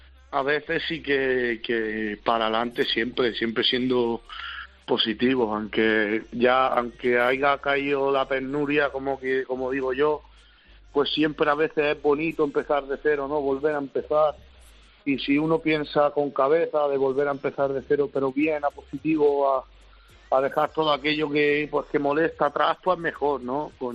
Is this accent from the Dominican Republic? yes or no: no; Spain; born there; yo me considero un español, ¿no?, dentro de lo que cabe, y aunque mi padre es argelino, yo nací en España, soy español.